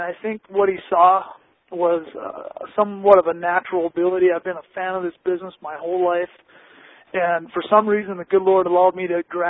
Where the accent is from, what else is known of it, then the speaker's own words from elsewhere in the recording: Roseau, Minnesota, United States; I grew up in northern Minnesota, Roseau. Hockey, we're known for our hockey. We've been to state more times than any town in the state of Minnesota.